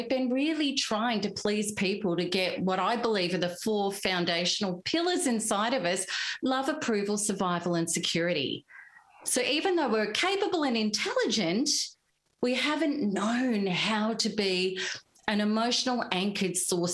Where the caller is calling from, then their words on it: Melbourne, Victoria, Australia; Melbourne.